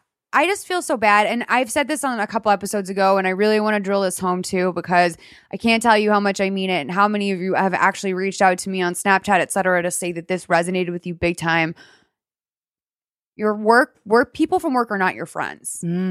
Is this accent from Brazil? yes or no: no; Boston, Massachusetts, United States; I'm from Boston. Like the word retarded is a major part of our vocabulary.